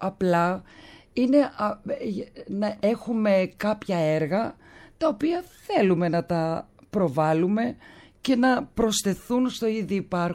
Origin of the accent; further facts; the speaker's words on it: Cyprus; και την Κύπρο», που είναι η πατρίδα μου